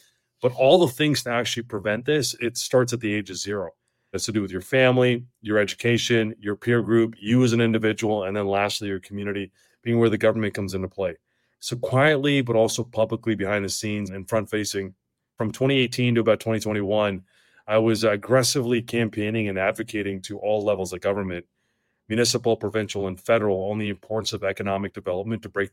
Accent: Canada; born there; I'm a Canadian born person. And I speak very clearly.

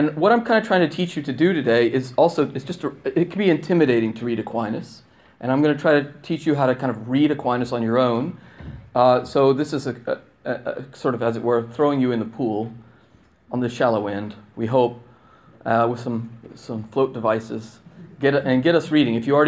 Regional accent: Washington, District of Columbia, United States; I'm from Washington, D.C. I'm introducing myself. I'm from Washington, D.C., and I'm the director of the Thomistic Institute.

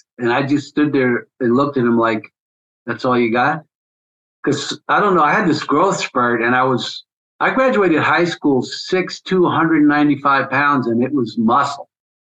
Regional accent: New York City, New York, United States; growing up in Metro New York City, I thought the whole world was like that because that was where I was born.

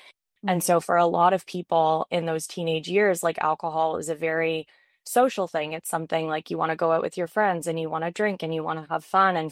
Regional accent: Toronto, Ontario, Canada; I grew up in Toronto.

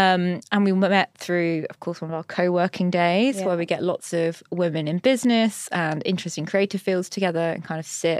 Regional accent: South East England, United Kingdom; now in London, United Kingdom; growing up in Sussex and like really in the countryside

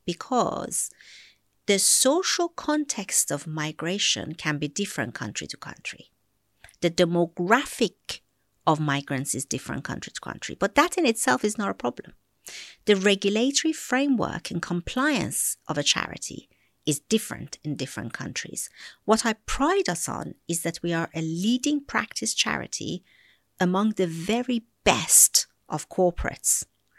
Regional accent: Iran; I came from Iran.

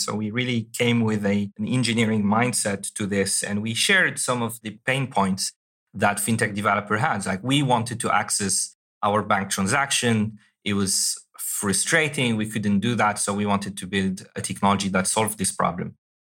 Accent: Algeria; I was born and raised in Algeria, and to a larger extent, to give back to the continent.

